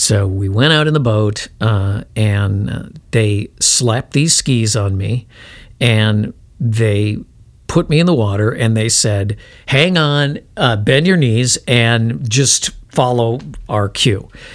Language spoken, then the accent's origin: English; Chicago, Illinois, United States; When I was about 12 or 13, we went up to Michigan to a friend's lake cabin. And, you know, I was from Chicago.